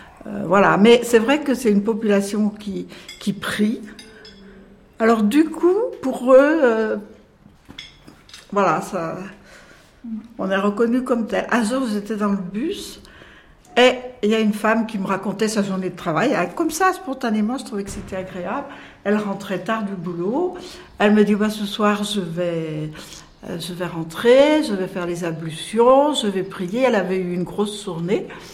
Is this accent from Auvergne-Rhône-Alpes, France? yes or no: yes; Dompierre-sur-Veyle, Auvergne-Rhône-Alpes, France; born there; à Dompierre-sur-Velle, une petite... un petit village près de Bourg-en-Bresse. Je suis née dans une famille de 7 enfants. J'étais la 4e, l'aînée des 4 petits à l'époque. Et voilà, une famille chrétienne, engagée